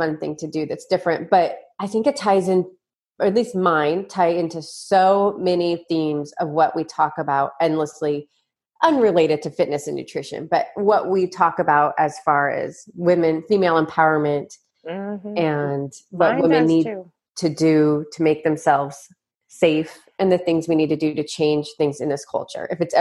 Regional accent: Spokane, Washington, United States; I grew up in Spokane, Washington. It's kind of rural Washington state, think more Idaho really than Seattle.

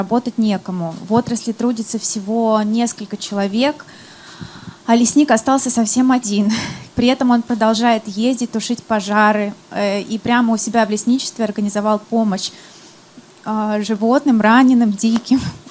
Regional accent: Nizhny Tagil, Sverdlovsk Oblast, Russia; Я родилась и выросла в Нижнем Тагиле.

